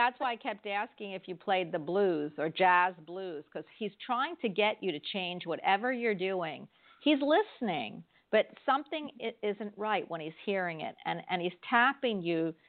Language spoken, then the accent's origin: English; Florida, United States; I am traveling back home, back to my home state of Florida after 3 weeks of being in a beautiful castle and some hotel rooms.